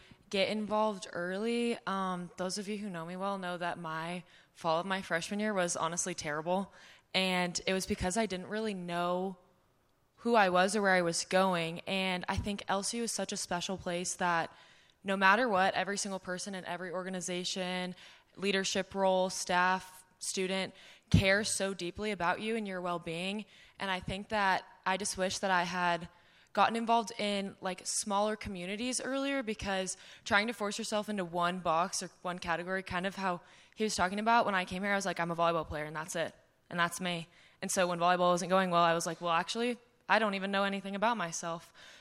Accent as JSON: {"language": "English", "town": "Fort Worth", "region": "Texas", "country": "United States", "said": "I'm from Fort Worth, Texas"}